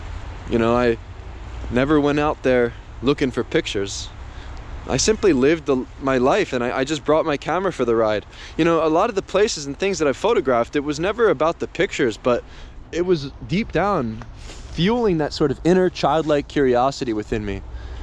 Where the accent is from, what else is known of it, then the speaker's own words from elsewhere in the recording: Philadelphia, Pennsylvania, United States; also born or lived in Baltimore; When I first started photography here in my hometown, Philadelphia, I would walk the streets with my camera, eventually studying in Baltimore